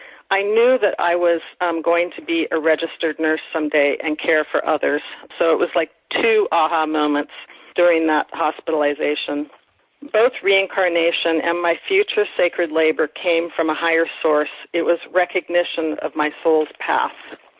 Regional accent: Stockton, California, United States; born there; I was born in Stockton, California. One of seven girls and two boys in the family. I'm third from the youngest. I was born post-World War II.

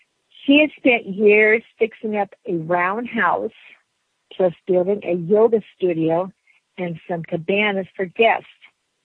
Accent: Calistoga, Montana, United States; At the age of 26, I moved back to my hometown, Calistoga, Montana.

